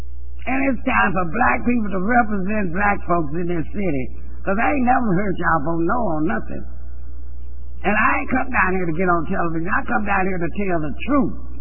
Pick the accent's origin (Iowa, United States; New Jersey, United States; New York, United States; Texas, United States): Texas, United States; Dallas; I grew up on University Boulevard, so I didn't know about this side.